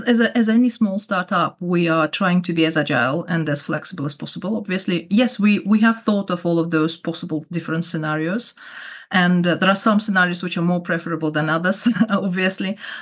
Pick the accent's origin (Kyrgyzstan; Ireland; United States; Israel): Kyrgyzstan; first language Kyrgyz; English is a second language; My first language is Kyrgyz, which is from a Turkish group of languages, and second language is Russian.